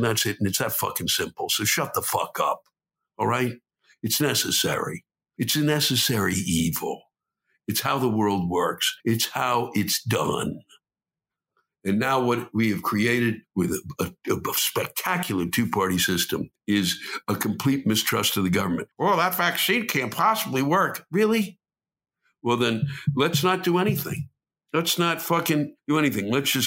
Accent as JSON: {"language": "English", "town": "Washington", "region": "District of Columbia", "country": "United States", "tie": "born or raised there", "said": "I was born and raised in Washington."}